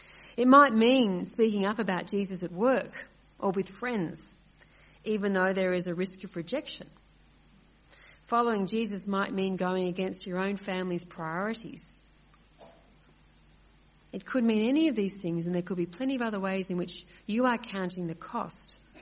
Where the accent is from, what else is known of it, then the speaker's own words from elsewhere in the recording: Sydney, New South Wales, Australia; I remember growing up in Sydney, and it was a great thrill as a little girl to go into the big city.